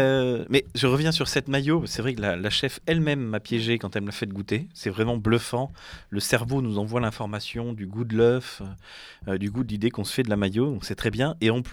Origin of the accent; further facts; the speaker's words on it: Auvergne-Rhône-Alpes, France; je viens du Cantal, donc le centre de la France, où on fait ce qu'on appelle les mangounes, c'est-à-dire qu'on tue le cochon chaque fois chez telle ou telle personne.